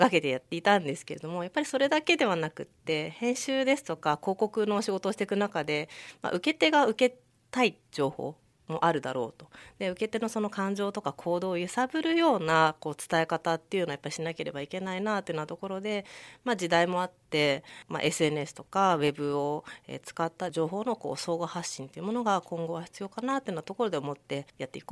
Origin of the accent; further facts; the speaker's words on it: Fujisawa, Kanagawa, Japan; also born or lived in Tokyo; 私は、生まれは東京都なんですが、小学校2年生の時から藤沢に住んでおりまして、今も結婚して家族と、4人でですね、藤沢に住んでいます。